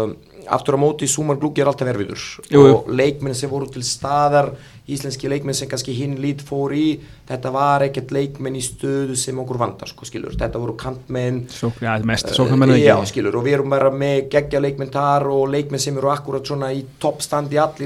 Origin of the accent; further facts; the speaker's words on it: Kruševac, Rasina District, Serbia; Icelandic is a second language; now in Iceland; Borg heitur Krúsevats, þetta er svona bara borg svipa eins og reykja svona 110-120 manna borg svona söður 200 km frá Belgrad sko.